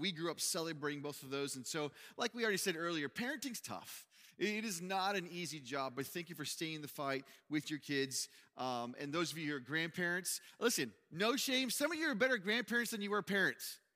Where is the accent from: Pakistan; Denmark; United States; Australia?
United States; Uvalde, Texas; I talked about my upbringing and my hometown and the school I went to. And then that Tuesday was the shooting in Uvalde at my old elementary school, Robb Elementary.